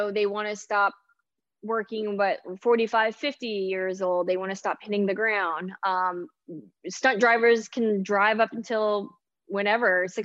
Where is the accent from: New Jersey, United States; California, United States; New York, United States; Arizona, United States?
California, United States; Los Angeles; nothing shoots in my hometown. Like I live in LA and nothing shoots there anymore.